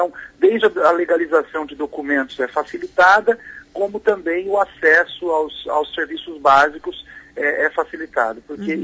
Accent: Brazil; é amparar o estrangeiro, como nós brasileiros também. Quando vamos no exterior, gostamos de ser amparados.

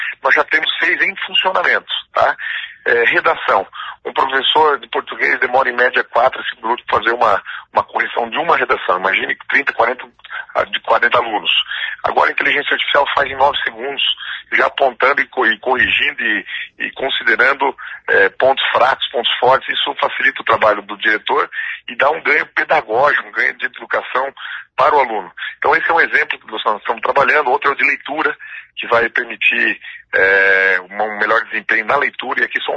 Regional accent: Pato Branco, Paraná, Brazil; also born or lived in Maringá; Eu sou filho de professor, sou nascido em Maringá, porque pouca gente sabe disso, né? Mas fui muito pequeno para Pato Branco.

